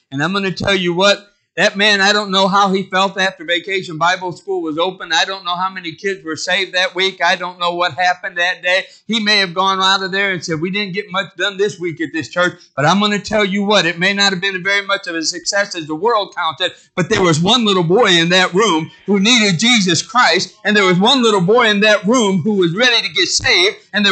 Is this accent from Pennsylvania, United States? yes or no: no; Michigan City, Indiana, United States; I was back home in Michigan City in my hometown when my dad was still alive.